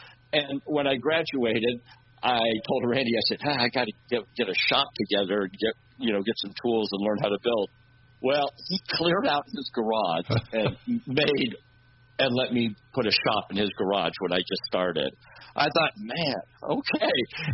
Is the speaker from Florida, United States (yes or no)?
no; Newport Beach, California, United States; I grew up in Newport Beach, California, and it wasn't really a mecca for bluegrass at all.